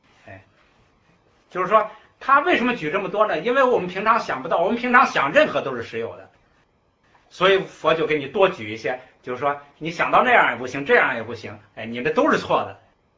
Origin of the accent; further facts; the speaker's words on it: China; 我们中国人好简，把四个字简成两个字